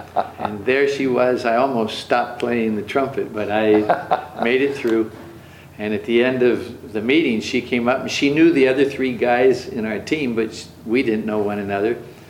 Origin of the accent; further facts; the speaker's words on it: Abington, Pennsylvania, United States; born there; Well, I was born in Abington, Pennsylvania, which is a suburb of Philadelphia.